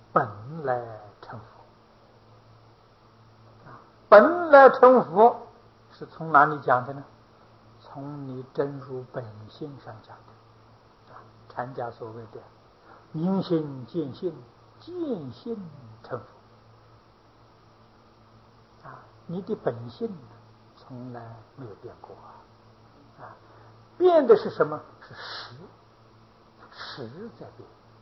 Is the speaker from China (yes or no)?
yes; China; 我们中国人讲五行呢，古时候印度人也讲啊